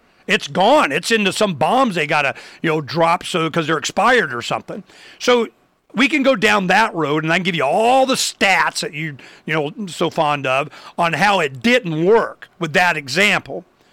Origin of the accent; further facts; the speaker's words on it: Arizona, United States; When I grew up in Arizona in the 70s, there was like no border.